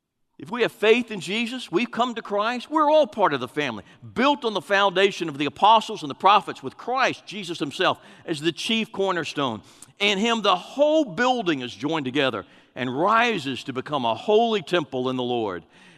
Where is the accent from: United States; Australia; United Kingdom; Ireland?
United States; I'm a Christian first. I'm an American second.